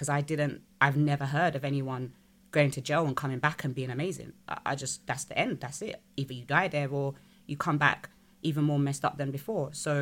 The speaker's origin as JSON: {"language": "English", "country": "United Kingdom", "said": "it's a foreign national jail and I'm British."}